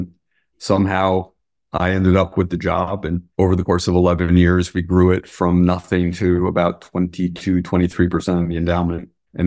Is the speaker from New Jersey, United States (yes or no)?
no; St. Louis, Missouri, United States; also born or lived in Bronx; So I mostly grew up in the Midwest. I was born in the Bronx, but then my family quickly, we had moved out when I was very young. So I mostly grew up in St. Louis